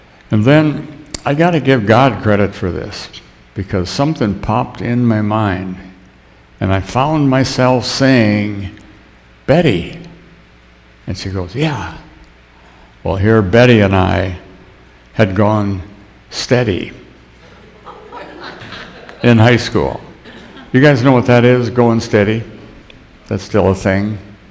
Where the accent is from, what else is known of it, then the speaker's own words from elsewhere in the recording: Tripp, South Dakota, United States; moved away; We took a T-R-I-P to my hometown in TRIP, T-R-I-P-P, South Dakota, which is in Hutchinson County.